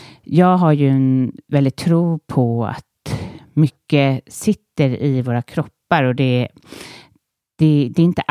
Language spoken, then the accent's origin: Swedish; Nacka, Stockholm County, Sweden; born there; jag hävdar då, när jag är född i Nacka, det är inga, jag har liksom inte, jag har ingen anledning att bryta.